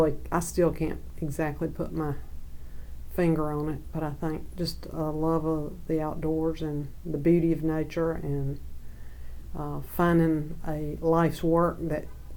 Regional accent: Lake Waccamaw, North Carolina, United States; I'm originally from Columbus County in southeastern North Carolina, Lake Waccamaw, and grew up there my entire first 18 years.

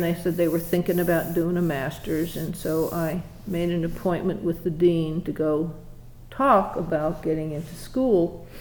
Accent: Florida, United States; also born or lived in Pennsylvania; Well, I was born in Pennsylvania and raised practically in Florida because my father was a high school principal and we were there every summer and Christmas.

